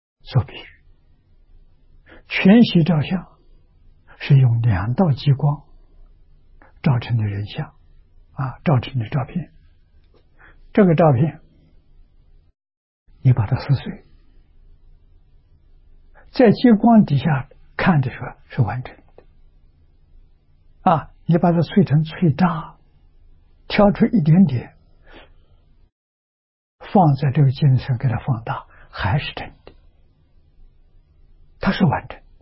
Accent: China; 我们中国人叫疯人院

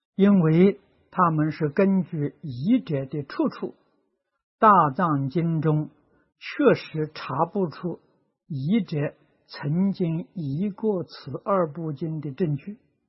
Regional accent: China; 非常可惜的是我们中国人不相信中国人，这就没有法子了啊。

